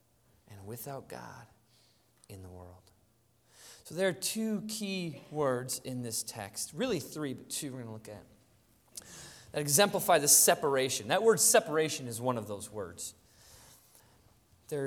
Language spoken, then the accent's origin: English; United States; We're American mutts, and I hope that you don't take that offensively.